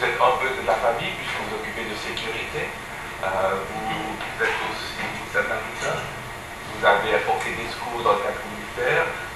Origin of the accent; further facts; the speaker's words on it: Vaud, Switzerland; je suis vaudois, donc Genève c'est loin.